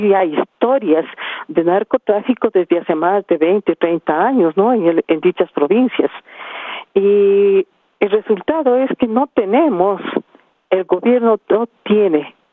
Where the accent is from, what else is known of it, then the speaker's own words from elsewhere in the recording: Ecuador; es bien desconsolador como ecuatoriana ver que ya existen los visos de un narcoestado.